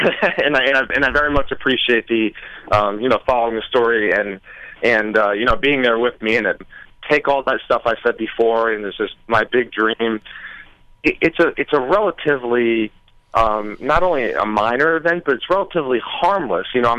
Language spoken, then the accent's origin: English; Connecticut, United States; I mean, we're talking, I'm from Connecticut, but we had played in tournaments in New York, Connecticut, Georgia, Ohio, Pennsylvania, all across the country.